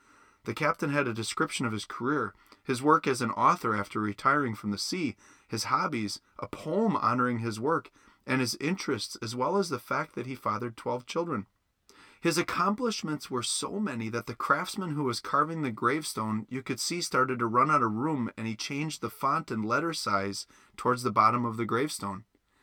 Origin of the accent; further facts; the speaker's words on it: Wisconsin, United States; Now, growing up in Wisconsin, history here is brand new relative to South Carolina or any of the original 13 colonies.